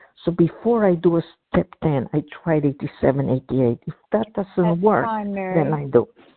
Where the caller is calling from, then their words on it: New Jersey, United States; New Jersey.